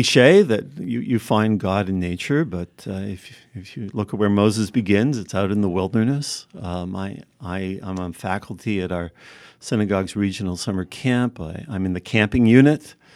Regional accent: Ottawa, Ontario, Canada; now in United States; I grew up, I spent my summers in the Lake Country of Ontario. I'm from Ottawa, Ontario

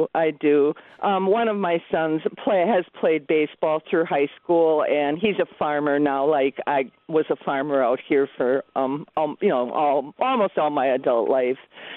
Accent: Milwaukee, Wisconsin, United States; I loved the Braves when I was a kid growing up in Milwaukee.

